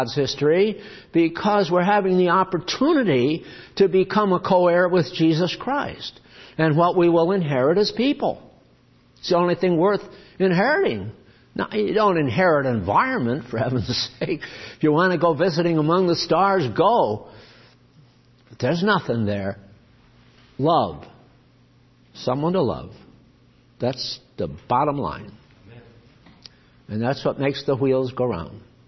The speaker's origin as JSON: {"language": "English", "region": "England", "country": "United Kingdom", "said": "You know, you feel, well, I'm English, so if there's going to be one race, they're all English, you know."}